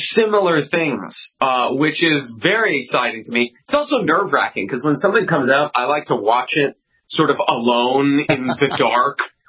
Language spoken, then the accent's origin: English; Arizona, United States; It's funny because I'm from Arizona.